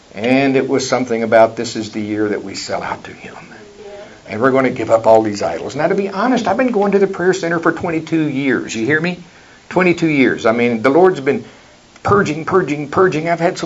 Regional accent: Oklahoma, United States; I love college football. I'm from Oklahoma.

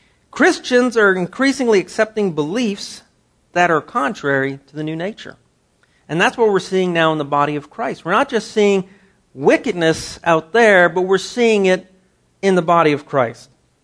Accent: Canada; you know, being a Canadian, having just come down from there not too long ago

